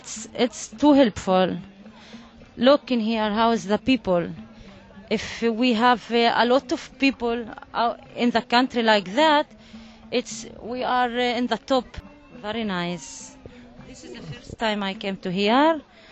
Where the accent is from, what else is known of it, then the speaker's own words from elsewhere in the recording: Mashhad, Northern District, Israel; I grew up in Mashhad village beside Nazareth. Yeah, it's a small village. All the people is Muslims there. It's beside Nazareth. It's the way to Tiberias.